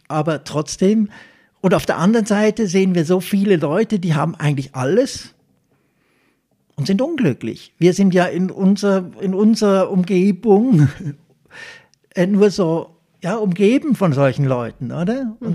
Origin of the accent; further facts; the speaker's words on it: Switzerland; born there; Ich bin jetzt in der Schweiz geboren, das ist irgendwie ein Geburtssechser im Lotto.